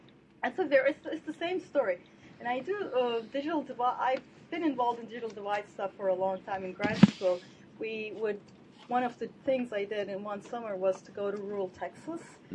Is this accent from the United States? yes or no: no; Turkey; But here's my question. I'm from Turkey.